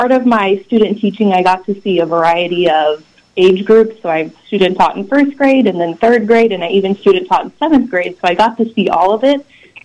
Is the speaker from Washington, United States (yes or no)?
no; Lawrence, Kansas, United States; So I am from Lawrence, Kansas originally